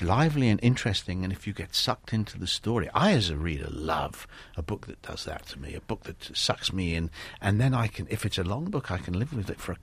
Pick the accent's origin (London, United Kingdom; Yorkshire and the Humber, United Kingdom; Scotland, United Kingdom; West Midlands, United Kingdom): London, United Kingdom; accent: North London; also born or lived in Wales; my parents, like all sensible Welsh people, moved to London. And so I learned, I was brought up in North London, and that's why I speak with a North London accent.